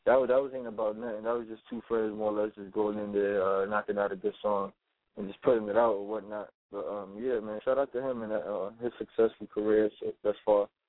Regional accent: Bronx, New York, United States; just growing up in the Bronx. Like, you know, the Bronx is the mecca of hip-hop, is where hip-hop started.

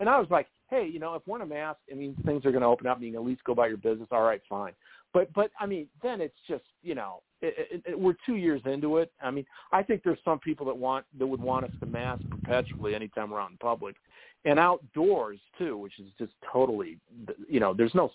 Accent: Iowa, United States; you go to my home state of Iowa

